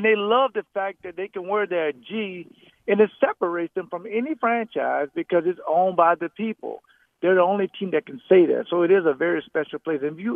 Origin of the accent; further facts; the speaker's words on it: Southern United States, United States; And this was right at the church because I'm from the South. We go to church like 11 days a week.